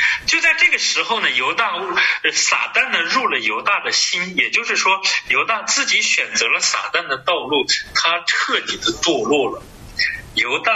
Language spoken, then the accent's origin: Chinese; China; 这是我们中国人非常